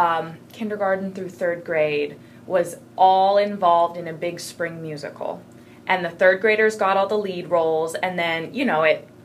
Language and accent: English; Seattle, Washington, United States; I grew up in Seattle, and Seattle has really great Seattle Children's Theater, does really great stuff.